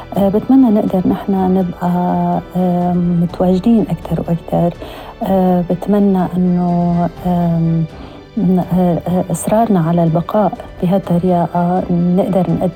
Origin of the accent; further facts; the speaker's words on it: Syria; وعم جرب أني وصل صوتي أنا كسوريين ونحن هيك السوريين.